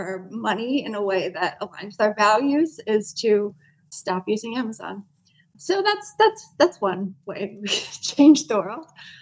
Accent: Michigan, United States; also born or lived in Los Angeles; now in Berlin, Germany; and I live in Berlin, Germany. I'm originally from Michigan, and I lived for a long time in Los Angeles

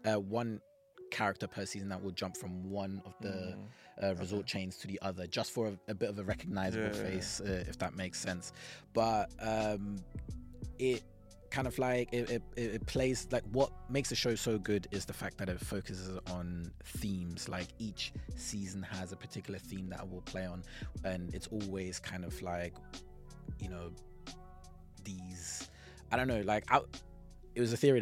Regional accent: Texas, United States; Yeah, I was just saying from Texas.

